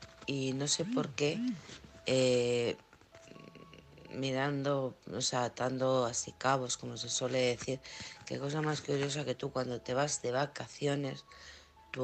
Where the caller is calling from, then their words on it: Alcorcón, Community of Madrid, Spain; de Alcorcón.